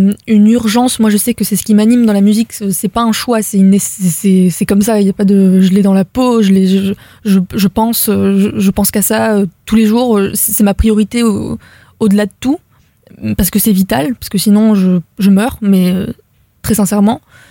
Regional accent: Beirut, Beirut Governorate, Lebanon; Beyrouth.

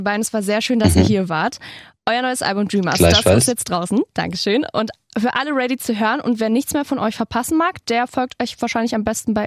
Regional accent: Berlin, Germany; ich komme eigentlich aus Berlin

